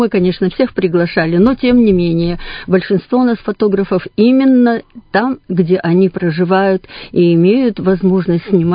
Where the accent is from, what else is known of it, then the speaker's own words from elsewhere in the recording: Sochi, Krasnodar Krai, Russia; moved away as an adult; я приехала из Сочи поступать сюда в университет